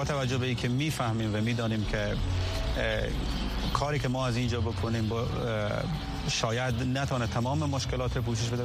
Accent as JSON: {"language": "Persian", "region": "Herat", "country": "Afghanistan", "said": "ما خود ما از هرات هستیم، فامیل ما، خانواده ما در هرات هستن"}